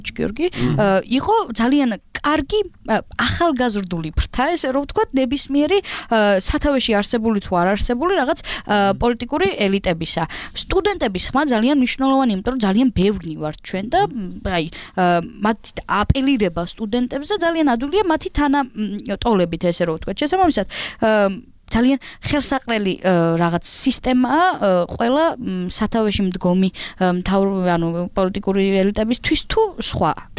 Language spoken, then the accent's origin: Georgian; Kutaisi, Imereti, Georgia; ქუთაისის უნივერსიტეტში მსგავსი დიდი პრობლემა, მე თვითონ წარმოშობით იქიდან ვარ